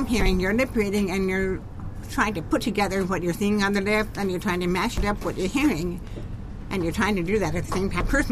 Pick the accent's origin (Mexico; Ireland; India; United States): United States; Warrenton; Yeah, I grew up in Warrenton. Yeah, and my family had been in this area for quite a long time. I went to Warrenton Elementary School, the junior high, Warrenton High School.